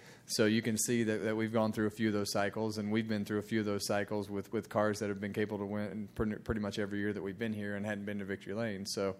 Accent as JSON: {"language": "English", "town": "Bakersfield", "region": "California", "country": "United States", "tie": "born or raised there", "said": "for me, growing up in Bakersfield, a Rick Mears fan and racing around Clint, his son in go-karts"}